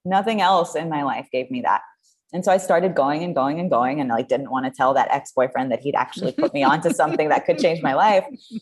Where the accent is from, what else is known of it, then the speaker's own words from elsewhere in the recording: Israel; moved away as an adult; also born or lived in France; now in Los Angeles, United States; No, I was born in France. I grew up in Israel.